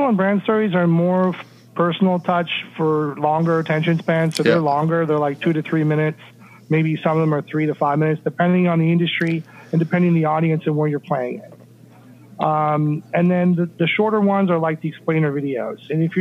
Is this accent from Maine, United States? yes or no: no; Orlando, Florida, United States; I am from Orlando.